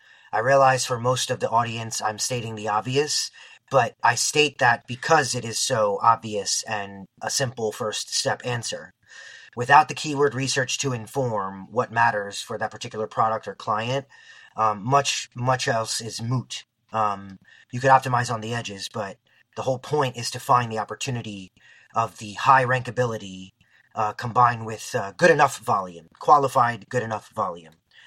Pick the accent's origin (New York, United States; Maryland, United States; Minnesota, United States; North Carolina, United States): New York, United States; Queens; I'm from Ridgewood, Queens, on the border of Bushwick, Brooklyn.